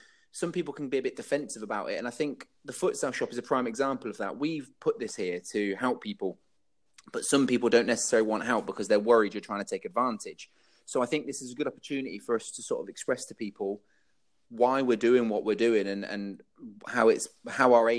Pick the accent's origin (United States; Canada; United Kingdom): United Kingdom; England; I've played, as an English player, I've probably played for, me and a few other people have played for some of the most amount of teams, if that makes sense, in the UK.